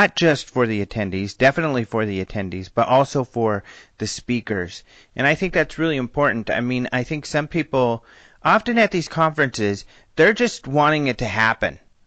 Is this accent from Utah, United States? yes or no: no; Denver, Colorado, United States; I loved it because I'm a Broncos fan. I'm from Denver.